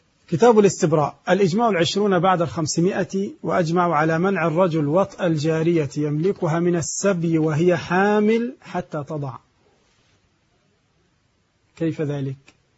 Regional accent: Egypt; التجار يسمونه عندنا في مصر حرق السلعة

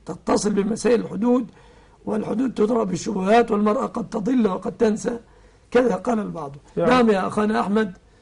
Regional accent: Egypt; وأسأل الله أن يحفظ بلادنا مصر آمنة مطمئنة

